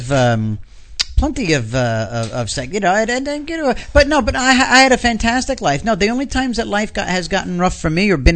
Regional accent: New York, United States; Plus the idea that I was from New York.

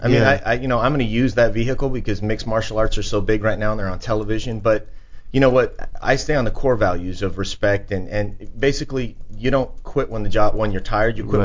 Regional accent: Idaho, United States; Well, you know, I'm from Idaho, and I'm very

